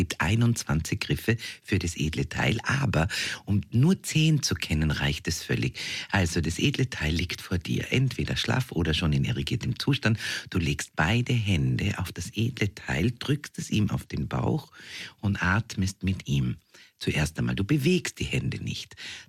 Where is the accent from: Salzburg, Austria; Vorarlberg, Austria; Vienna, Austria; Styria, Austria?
Vorarlberg, Austria; was ich als Vorarlbergerin jetzt nicht so wahnsinnig erotisch finde